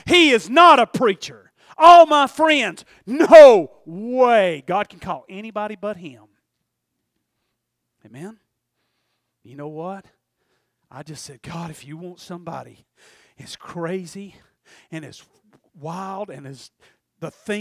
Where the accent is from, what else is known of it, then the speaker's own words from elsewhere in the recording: Tennessee, United States; Matter of fact, I was raised in Polk County, Tennessee. I barely know any good words.